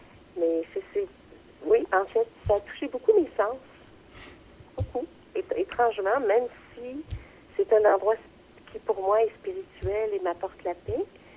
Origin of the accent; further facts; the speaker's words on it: Montreal, Quebec, Canada; j'ai été élevée à l'ombre de l'oratoire, dans le sens où on habitait tout près.